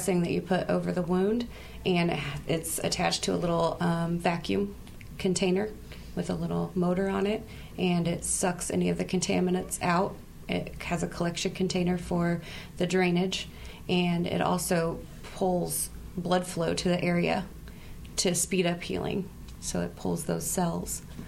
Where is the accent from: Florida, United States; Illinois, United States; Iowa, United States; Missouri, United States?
Iowa, United States; Centerville; now in Knoxville, United States; No, originally from Centerville.